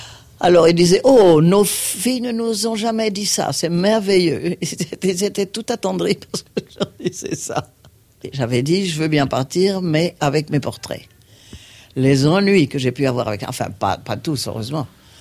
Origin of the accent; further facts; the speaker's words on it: Brittany, France; Eh ben, j'ai dit « On verra bien. Je suis bretonne et je suis têtue. »